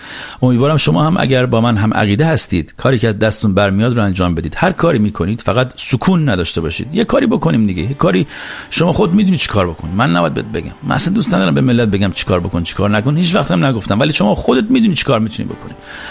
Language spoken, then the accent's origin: Persian; Iran; ما محکوم به امیدیم ملت، ما ایرانی هستیم.